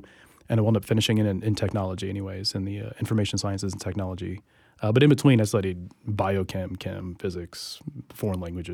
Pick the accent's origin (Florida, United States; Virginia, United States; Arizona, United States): Florida, United States; Jacksonville; also born or lived in Charleston, South Carolina; I grew up in, I guess, Jacksonville, mostly. I was born in South Carolina, Charleston, South Carolina, to be specific. And about 7 years old or so, we moved to Jacksonville.